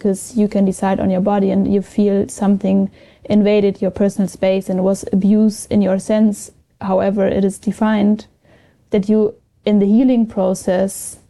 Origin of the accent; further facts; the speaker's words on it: Germany; English is a second language; I grew up in Germany with the thinking of course you can abort